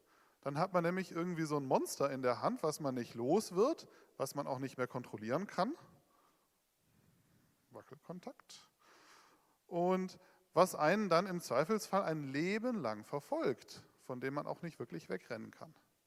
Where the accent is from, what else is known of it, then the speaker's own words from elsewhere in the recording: Berlin, Germany; Ich bin ja auch aus Berlin